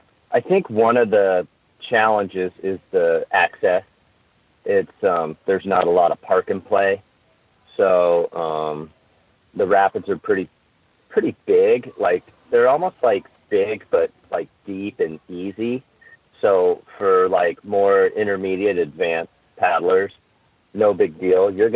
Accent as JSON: {"language": "English", "region": "the West", "country": "United States", "tie": "born or raised there", "said": "because I grew up in the West in the Rockies where big water meant cold water."}